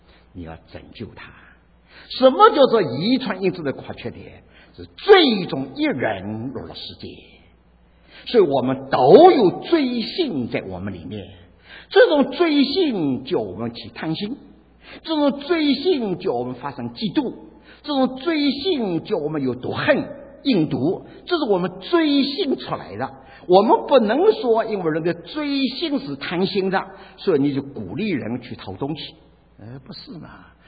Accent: China; 不过我们中国人观念不愿意去提的，都是隐藏的啦。

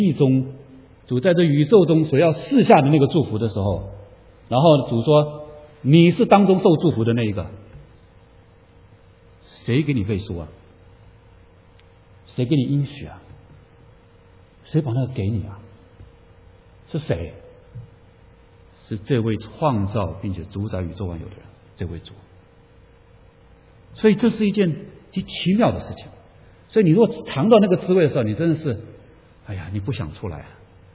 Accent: China; 我们中国人过新年都是自己希望的

